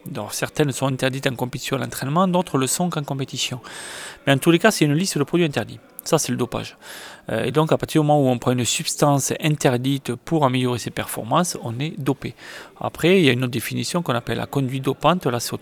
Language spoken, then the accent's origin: French; Occitanie, France; C'est d'aller plus loin dans la nature, découvrir la nature, par chez moi dans le Tarn